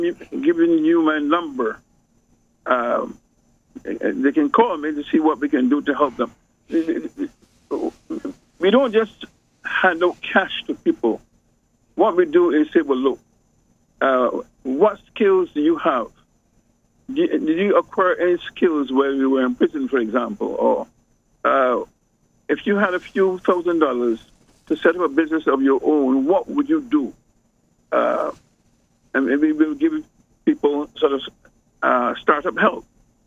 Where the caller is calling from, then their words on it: Brooklyn, New York, United States; Yeah, from Brooklyn, New York. I'm calling from Brooklyn, New York.